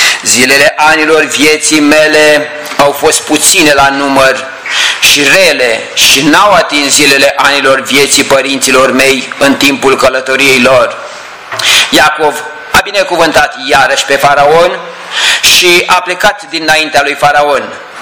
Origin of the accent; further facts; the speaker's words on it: Albeștii de Muscel, Argeș, Romania; și sunt de la Albești de Muș, cel acolo unde este centrul de educație.